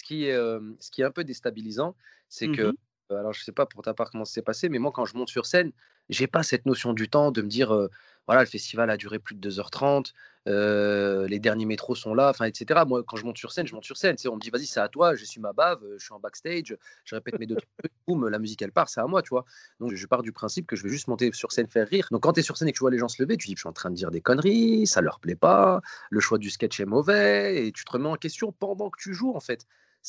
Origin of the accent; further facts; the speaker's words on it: Lyon, Auvergne-Rhône-Alpes, France; au lieu de vivre un très beau rêve en tant que Lyonnais